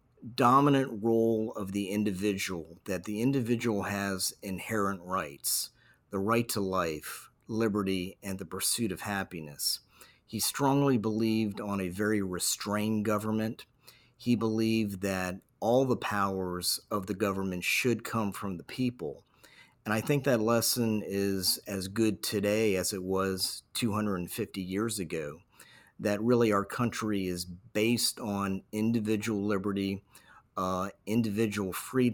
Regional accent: Virginia, United States; having been born and raised in Virginia, I always had a fascination with the Revolutionary period.

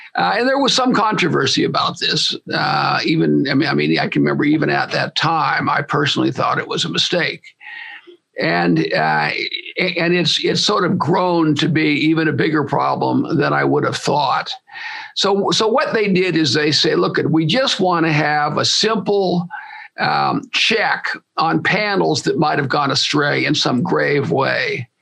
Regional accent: United States; So, I'm grateful as an American for the work of the society.

